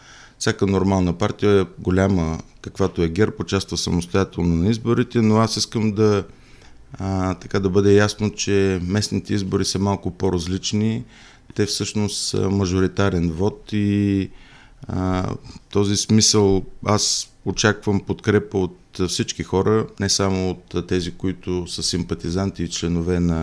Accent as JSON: {"language": "Bulgarian", "town": "Dimitrovgrad", "region": "Haskovo Province", "country": "Bulgaria", "tie": "born or raised there", "said": "опитвах се да правя всичко възможно да подобря по всякакъв начин условията и качеството на живот в Димитровград"}